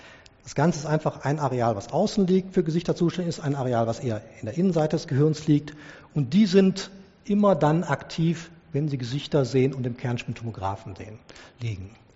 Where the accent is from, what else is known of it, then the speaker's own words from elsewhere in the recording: Krefeld, North Rhine-Westphalia, Germany; der Schutzheilige meiner Heimatstadt Krefeld